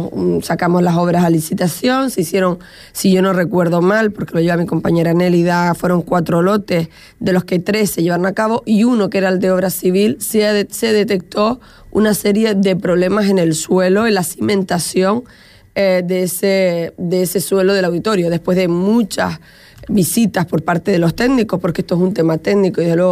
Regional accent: Tuineje, Canary Islands, Spain; yo soy alcaldesa de Tuineje, pero sobre todo soy vecina de Tuineje, me he criado allí, he vivido allí toda mi vida.

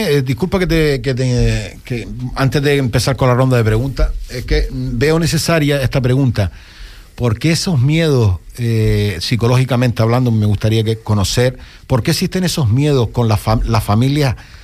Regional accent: Canary Islands, Spain; yo también soy de Canarias.

